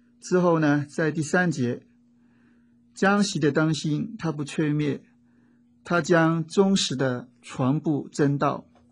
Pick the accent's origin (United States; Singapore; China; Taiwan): China; 我们中国人在易经里面提到天有好生之德